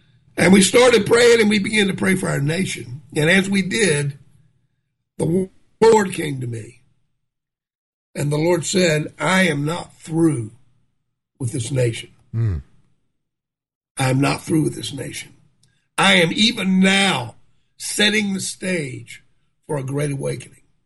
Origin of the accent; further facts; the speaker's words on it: New Orleans, Louisiana, United States; born there; By the way, I was born in New Orleans and I had a ministry.